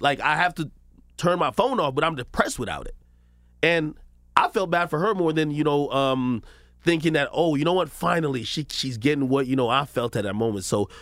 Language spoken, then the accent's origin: English; Jamaica; I'm Jamaican. I was born in Jamaican.